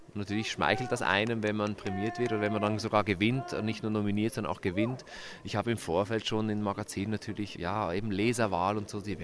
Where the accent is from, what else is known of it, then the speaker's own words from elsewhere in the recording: Switzerland; now in Vienna, Austria; ich komme aus der Schweiz, bin aber natürlich durch mein Schaffen schon seit fast 20 Jahren in Wien zu Hause